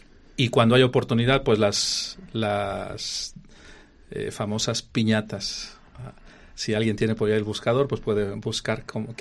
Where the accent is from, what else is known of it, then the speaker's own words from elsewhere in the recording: Mexico; now in Segovia, Spain; soy de México. Tengo aquí en Segovia un año y meses, pero en España ya tengo un poco más de tiempo.